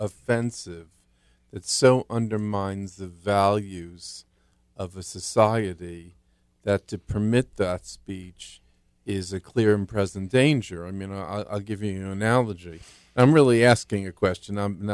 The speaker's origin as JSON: {"language": "English", "country": "United States", "said": "I'm a big free speech advocate, of course, as an American, as someone who believes deeply in our Constitution, our Bill of Rights."}